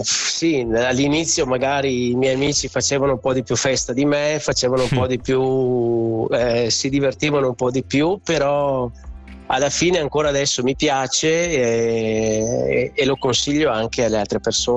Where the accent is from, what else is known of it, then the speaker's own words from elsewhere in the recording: Salcedo, Veneto, Italy; now in Lugo di Vicenza, Italy; viviamo nel Vicentino, diciamo alla base della pedemontana veneta. Il mio paese di origine è Salcedo, mentre vivo da tanti anni a Lugo di Vicenza, a 2-3 chilometri dal paese dove sono nato.